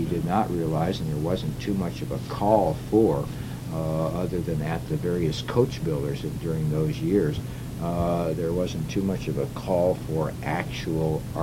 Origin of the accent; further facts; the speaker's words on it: South Bend, Indiana, United States; born there; in 1933, I was born in South Bend, Indiana, myself